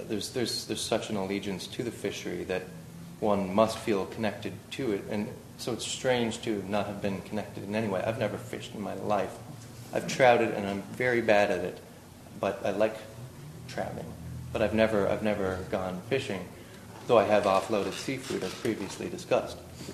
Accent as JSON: {"language": "English", "town": "St. John's", "region": "Newfoundland and Labrador", "country": "Canada", "tie": "born or raised there", "said": "my childhood growing up in St. John's"}